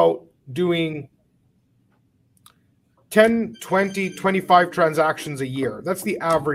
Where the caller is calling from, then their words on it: Toronto, Ontario, Canada; And I'm speaking from Toronto and you're in Vancouver.